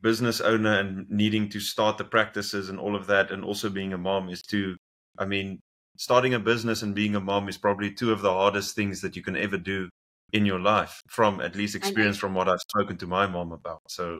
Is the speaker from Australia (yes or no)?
no; South Africa; now in United States; in my opinion, as a South African